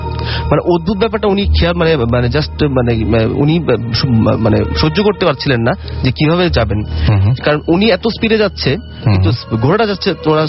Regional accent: Dhaka, Dhaka Division, Bangladesh; আমি Mohammadpur Japan garden থেকে এসেছি।

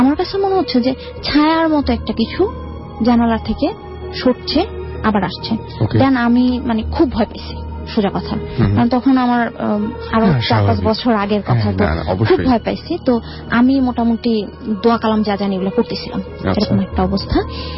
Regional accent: Dhaka, Dhaka Division, Bangladesh; রামপুরা থেকে এসেছি।

